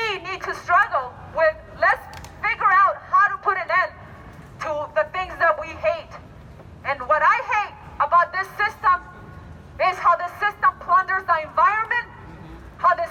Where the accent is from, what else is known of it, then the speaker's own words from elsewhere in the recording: Los Angeles, California, United States; I'm here from Los Angeles because I was inspired by everyone here who has taken to the streets